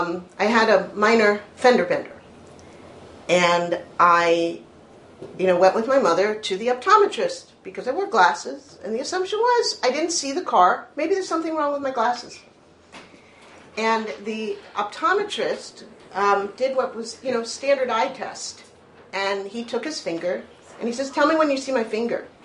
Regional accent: Teaneck, New Jersey, United States; I grew up in Teaneck, New Jersey, which was, before it was Teaneck, was like quintessential suburbia. I was the only one who was bilingual

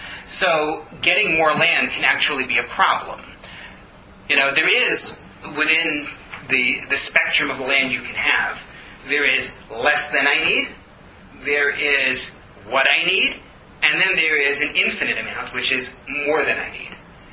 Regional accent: United States; I don't know where Catalonia is. I'm American.

